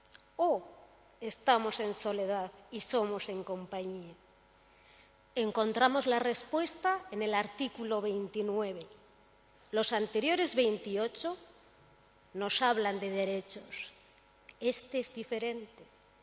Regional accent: Guernica, Basque Country, Spain; Y yo, dos particularidades traigo, de donde vengo y con quienes vengo. Guernica.

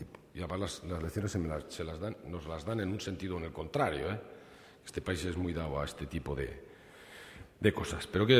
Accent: Basque Country, Spain; somos los socialistas vascos

